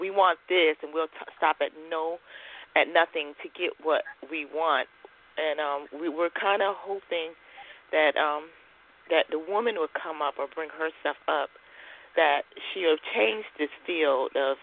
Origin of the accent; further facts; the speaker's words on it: North Carolina, United States; I'm from North Carolina.